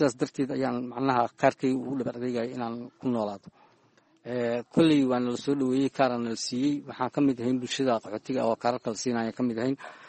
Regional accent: Mogadishu, Banaadir, Somalia; born or raised there; also born or lived in Galgaduud

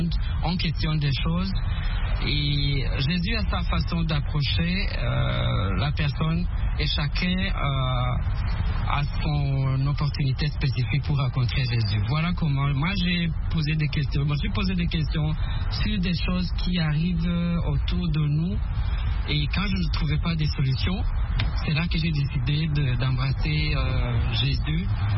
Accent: Rwanda; Je suis originaire du Rwanda.

